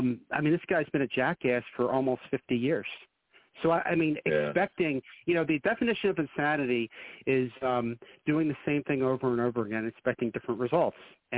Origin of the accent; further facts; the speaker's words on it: Pennsylvania, United States; he's from Delaware, so I'm from Pennsylvania.